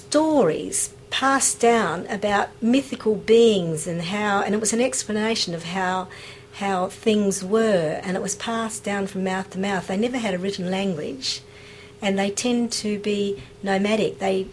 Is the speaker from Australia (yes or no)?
yes; Nullarbor Plain, Australia; I'm from Australia. I actually grew up on the edge of the Nullarbor Plain, on the edge of the desert, which is midway between Western Australia and South Australia.